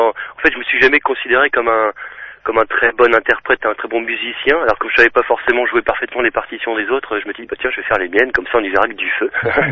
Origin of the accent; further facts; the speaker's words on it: Lille, Hauts-de-France, France; now in Roubaix, France; je suis vraiment lillois. Je suis né à Lille et j'y ai vécu, depuis toujours. Là, depuis quelque temps, je vis à Roubaix, donc juste à côté de Lille, mais je reste vraiment dans la métropole.